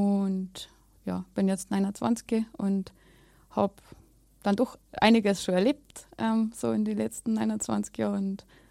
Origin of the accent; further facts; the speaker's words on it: Bavaria, Germany; ich bin aus Bayern und aufgewachsen bin ich in einem katholischen Elternhaus.